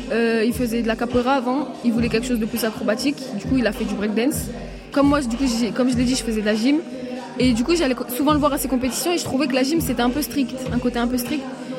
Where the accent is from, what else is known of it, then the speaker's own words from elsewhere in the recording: Saint-Etienne, Auvergne-Rhône-Alpes, France; j'ai 15 ans et … Et je viens de Saint-Etienne